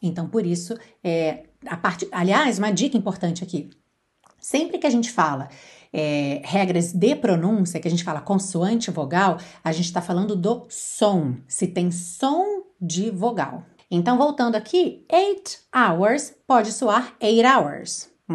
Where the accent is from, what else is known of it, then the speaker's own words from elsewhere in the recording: Rio de Janeiro, Brazil; Que o carioca, eu falo por experiência, porque sou carioca, a gente tem uma tendência a alongar essa última sílaba